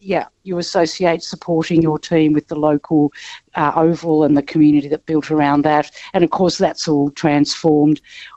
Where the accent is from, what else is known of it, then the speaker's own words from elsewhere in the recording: Melbourne, Victoria, Australia; English is a second language; I grew up in the inner city suburbs of Melbourne. I grew up in Fitzroy.